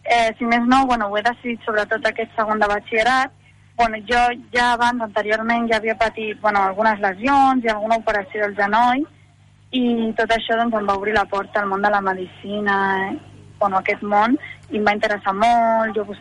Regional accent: Sant Boi de Llobregat, Catalonia, Spain; jo soc de Sant Boi, així que bueno, he estat sempre als Salesians de Sant Boi

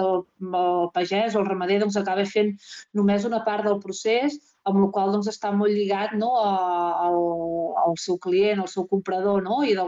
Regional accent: Solsona, Catalonia, Spain; jo sóc de Solsona i bé, com molta de la gent doncs, vaig anar durant una època a estudiar fora, en concret a Girona, però al cap de poc doncs, vaig tornar a Solsona.

